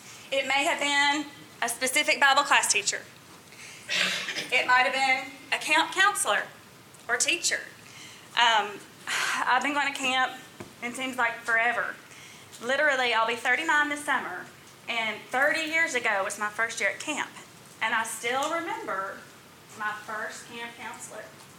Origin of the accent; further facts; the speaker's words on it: Columbia, Tennessee, United States; I grew up in Columbia, Tennessee, and I came to school here at Fried Hardeman